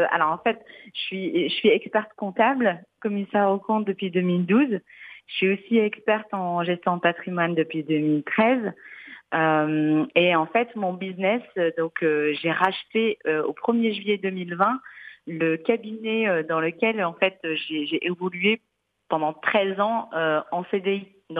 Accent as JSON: {"language": "French", "town": "Casablanca", "region": "Casablanca-Settat", "country": "Morocco", "tie": "born or raised there", "moved": "as an adult", "said": "comme je suis née à Casablanca et j'ai grandi jusqu'à l'âge de 20 ans"}